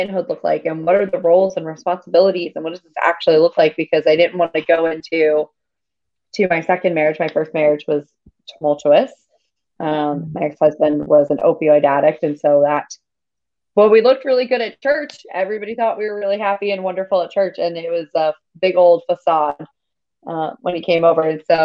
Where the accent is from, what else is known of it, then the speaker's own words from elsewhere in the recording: Northeast, United States; So I grew up in the Northeast, and it is very, what's the right word I want to use for this? It is like ultra progressive where I grew up.